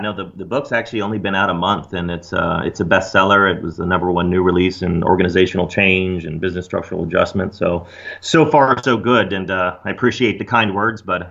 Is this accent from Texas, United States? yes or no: yes; Dallas, Texas, United States; But I grew up in Dallas, Texas. I did my undergrad education at SMU, Southern Methodist University, earning degrees in finance and economics.